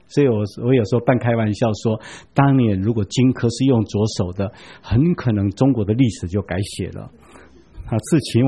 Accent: Taiwan; 我们台湾人干脆就称右边叫做正的边，左边叫做反的边

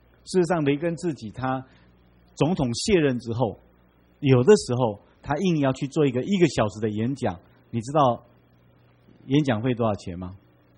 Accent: China; 你说忠臣不侍二主，这是我们中国人对忠的观念，对不对？

